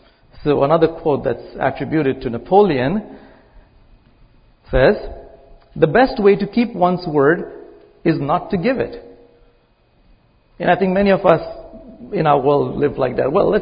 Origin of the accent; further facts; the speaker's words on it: India; moved away as an adult; now in Canada; I'm originally from India. I came to study at Regent College.